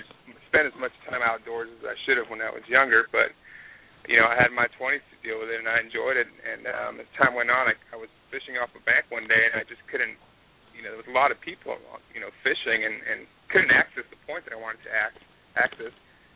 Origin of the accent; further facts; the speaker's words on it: Texas, United States; I mean, I grew up in South Texas and, you know, used to go fishing with my dad growing up